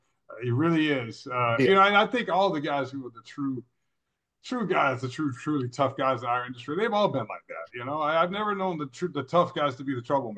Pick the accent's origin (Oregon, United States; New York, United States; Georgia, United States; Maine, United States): Georgia, United States; even though I didn't grow up that far from Orlando, I grew up in Georgia, I'd never been to Orlando that much.